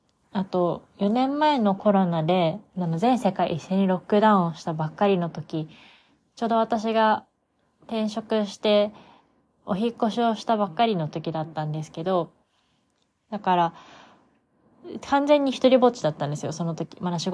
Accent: Fukuoka, Japan; 福岡を出た後に私クリスチャンになってるので、高校生の時にクリスチャンになっていて、福岡で、その生まれ育ってたこの福岡で、教会に通ったことがなかったので

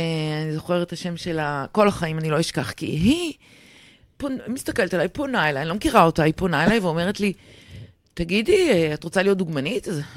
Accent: Kiryat Motzkin, Haifa District, Israel; moved away; מהקריות. בקירת מוצקין, גדלתי בקירת מוצקין בשנות ה-60, מקום קטן, תמים. אמנם עזבתי לפני הרבה שנים, אבל הקריות אף פעם לא עזבו אותי.

